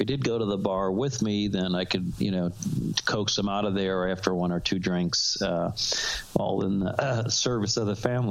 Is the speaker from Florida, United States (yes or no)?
no; Cleveland, Ohio, United States; I grew up in Cleveland, Ohio, and I had three sisters, and I was the second oldest.